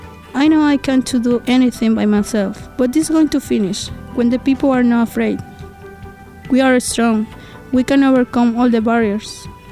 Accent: Mexico; English is a second language; I'm from Mexico. I go to Brasil High School.

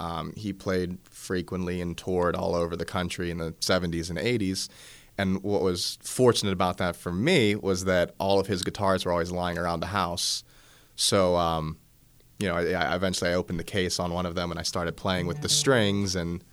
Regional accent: United States; Well, my family is from the South Side. I think 4 or 5 generations. I currently live in my great-grandparents' and grandparents' house. I live back down there.

